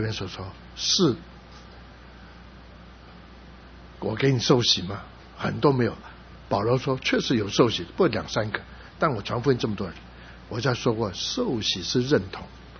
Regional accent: United States; 牧师，你从哪里来？我是从美国来。你是做就他，我是传的。那现在你在哪里？我现在在中立，那时候我人住在中立。

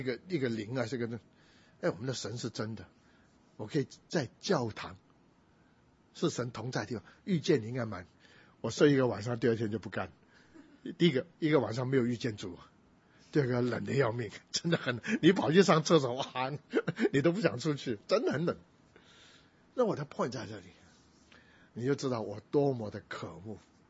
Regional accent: Muzha, Taipei, Taiwan; 因为我家小时候在木栅，我知道过年的时候每个人从南部来都要跑

